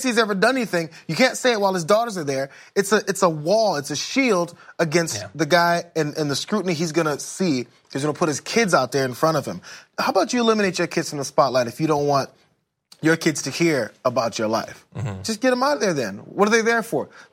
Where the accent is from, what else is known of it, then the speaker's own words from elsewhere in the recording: California, United States; I mean, my first earthquake I experienced as a Californian when I was a freshman in college here